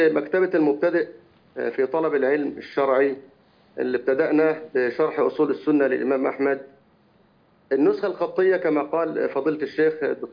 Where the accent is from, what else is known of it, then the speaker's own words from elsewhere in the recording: Egypt; درست أكثرها في عندنا في مصر في مجمع الفرقان